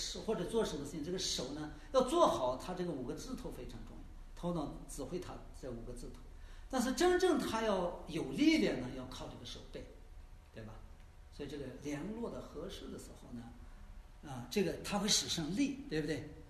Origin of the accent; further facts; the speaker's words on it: China; 因为我们中国人的文化就是有个一旁三杀的